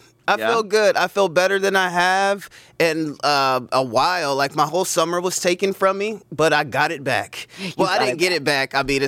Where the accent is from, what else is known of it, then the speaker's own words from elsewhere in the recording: Ohio, United States; I'm from Ohio, and we started at the beginning of October.